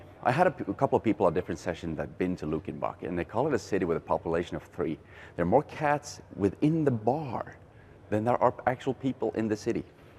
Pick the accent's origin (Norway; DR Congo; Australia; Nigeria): Norway; so I'm from Norway.